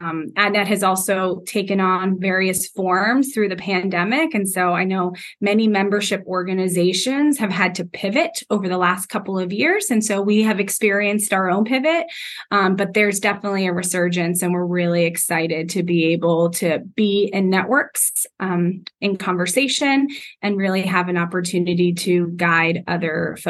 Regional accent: Miami, Florida, United States; I was born and raised in Miami, and I can't imagine living anywhere else.

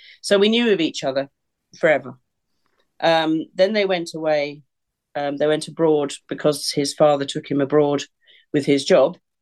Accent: South East England, United Kingdom; That's where I am now, and that's where I've spent my life. I'm within a few miles of where I was born. So I've spent my whole life in the southeast of England. Not far from the coast, not far from the city of London.

